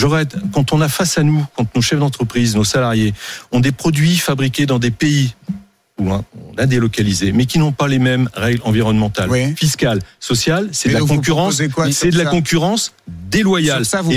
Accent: France; Mais moi, je suis français.

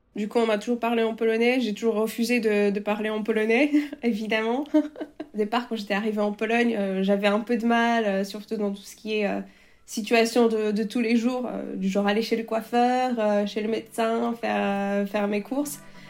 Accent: Auvergne-Rhône-Alpes, France; also born or lived in Paris; now in Poland; Je viens du Chablais en fait, en France, des Alpes, les Hautes-Alpes. Et les 4 dernières années avant de partir en Pologne, du coup, j'étais à Paris pour mes études. J'ai fait des études de polonais. Du coup, ça s'est fait un peu naturellement de venir en Pologne après.

